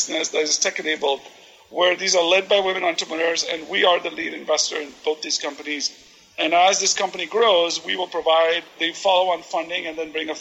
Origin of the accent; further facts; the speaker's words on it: India; moved away; given my background, you know, as an Indian immigrant, we were treated more like great engineers and technical people